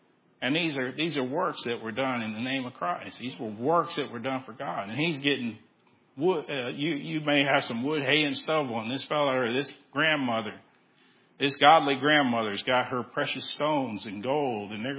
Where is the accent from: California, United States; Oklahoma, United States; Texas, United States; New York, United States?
Texas, United States; I'm from Texas.